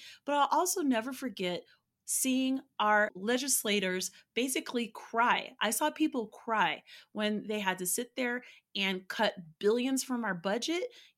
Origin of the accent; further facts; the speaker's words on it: United States; for the first time in my life as an American, I experienced being pitied because of the country that I'm from.